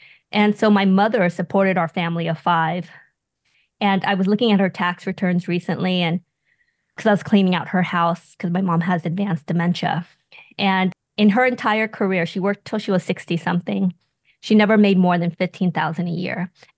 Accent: Inglewood, California, United States; So my origin story is I grew up in Inglewood, California, in Los Angeles. My parents were Vietnamese refugees.

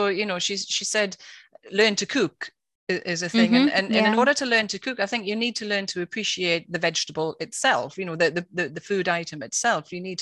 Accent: England, United Kingdom; also born or lived in Germany; I grew up in England, and then I moved to Germany, where I lived for 20 years. And then I moved to the Outer Hebrides

